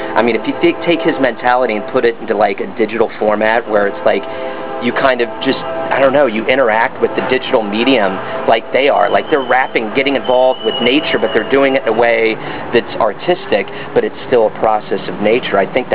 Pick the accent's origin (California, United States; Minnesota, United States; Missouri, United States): Missouri, United States; Liberty; I grew up in Liberty.